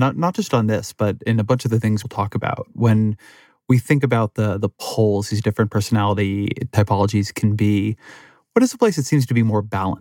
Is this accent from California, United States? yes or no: yes; California, United States; I'm a journalist, I'm a Californian.